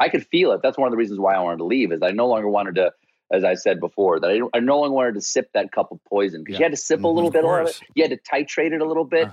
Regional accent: South Carolina, United States; I'm from South Carolina. All roads lead north from South Carolina.

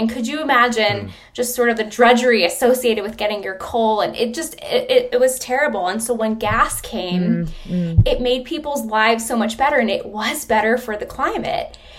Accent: New York, United States; and I'm from New York originally

